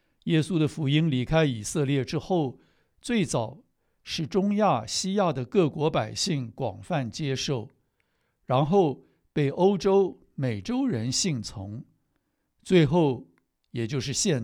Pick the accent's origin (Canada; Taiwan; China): China; 是的，我是个中国人，我本来是儒家思想的跟随者，小时候我母亲也去过庙里